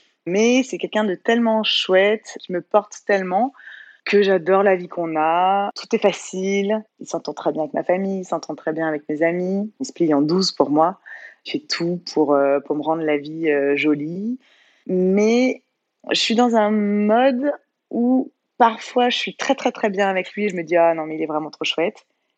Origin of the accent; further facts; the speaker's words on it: Bordeaux, Nouvelle-Aquitaine, France; moi, à la base, je viens de Bordeaux et c'est assez différent